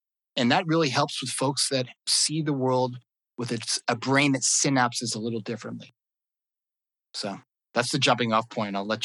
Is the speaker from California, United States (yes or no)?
yes; California, United States; I'm based out of Santa Barbara, California. I'm a Californian. We speak very slowly.